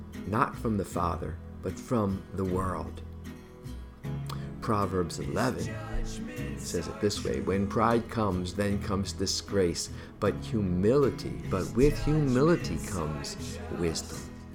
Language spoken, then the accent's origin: English; Philadelphia, Pennsylvania, United States; Well, in the interest of being honest, I was brought up in Philadelphia, PA